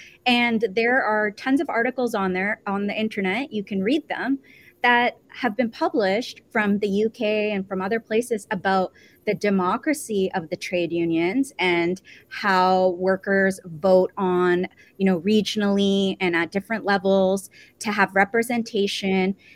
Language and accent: English; Toronto, Ontario, Canada; I was born and raised in Toronto as an immigrant. And, you know, like as a Muslim